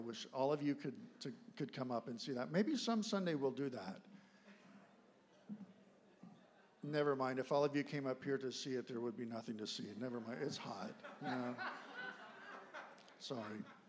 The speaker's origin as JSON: {"language": "English", "region": "Florida", "country": "United States", "said": "I'm actually from Florida, not far from there."}